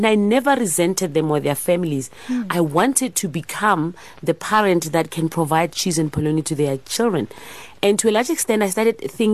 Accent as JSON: {"language": "English", "town": "Soshanguve", "region": "Gauteng", "country": "South Africa", "said": "I came from Soshanguve and I came from a household where we were very, very poor."}